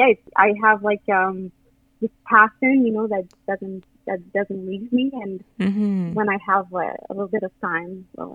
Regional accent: Sherbrooke, Quebec, Canada; Yes. I'm from Sherbrooke. I went to school in Sherbrooke

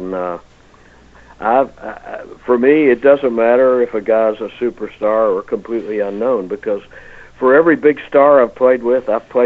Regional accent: West Virginia, United States; the West Virginia Music Hall of Fame, which is my home state.

